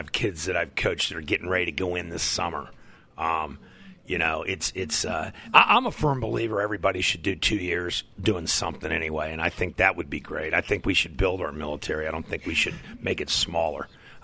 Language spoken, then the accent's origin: English; United States; I mean, it's tough being an American sometimes.